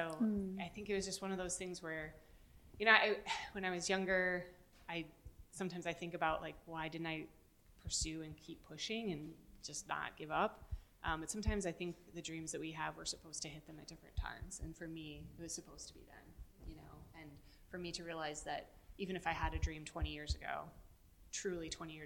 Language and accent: English; Colorado, United States; also born or lived in Wisconsin; I'm from Colorado and was able to have some universities pay attention to me a little bit.